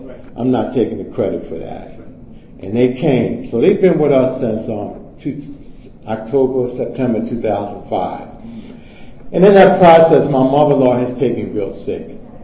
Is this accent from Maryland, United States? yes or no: yes; Baltimore, Maryland, United States; I'm from the Baltimore area.